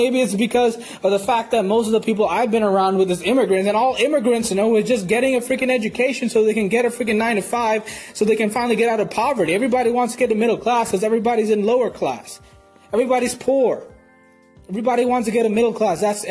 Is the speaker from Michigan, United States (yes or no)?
no; New York, United States; born there; my parents are from Bangladesh, by the way. I was born in New York, my family, very brown.